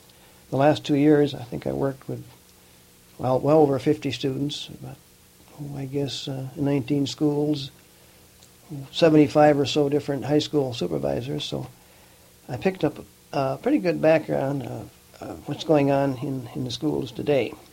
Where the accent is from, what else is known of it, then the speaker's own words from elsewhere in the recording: Lanesboro, Minnesota, United States; also born or lived in Zumbrota / Spring Grove; I was born in Lanesboro, Minnesota, way back about 1920, and we lived primarily in cities in Houston and in Fillmore County, southeastern Minnesota.